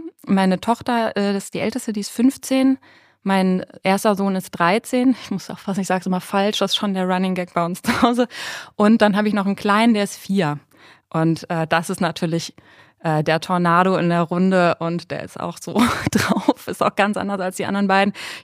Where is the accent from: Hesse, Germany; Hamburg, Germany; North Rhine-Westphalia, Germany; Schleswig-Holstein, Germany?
North Rhine-Westphalia, Germany; Cologne; also born or lived in New Zealand; Bis jetzt bin ich wieder in Köln, wo ich herkomme